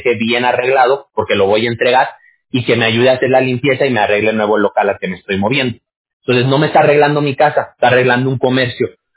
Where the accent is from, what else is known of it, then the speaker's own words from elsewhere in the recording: Aguascalientes, Mexico; born there; Y se fueron a vivir a Aguascalientes. Y yo nací ya en Aguascalientes. Pero mis abuelos, mis papás, son chilangos todos. Todos son de la Ciudad de México.